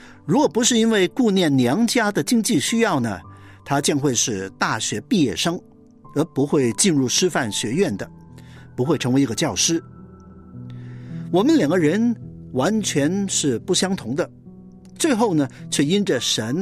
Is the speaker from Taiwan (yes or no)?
no; North China, China; 我呢是来自一个穷困的北方的农村